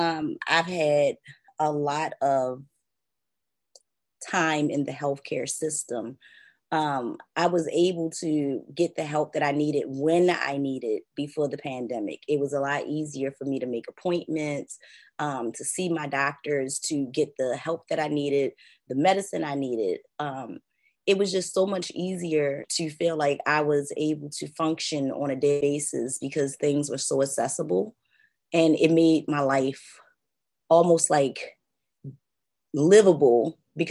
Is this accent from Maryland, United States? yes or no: yes; Baltimore, Maryland, United States; It is around 12:15 p.m. Eastern, and I'm from Baltimore, Maryland.